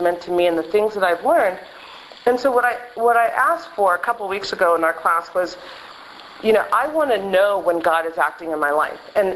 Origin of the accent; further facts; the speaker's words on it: West Hollywood, California, United States; growing up in West Hollywood was a privilege for many reasons.